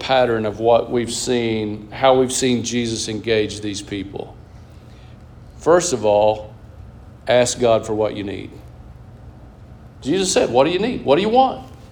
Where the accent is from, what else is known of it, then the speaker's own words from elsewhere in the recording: Texas, United States; And in Texas, we want everybody to know where we live, right? I'm Texan.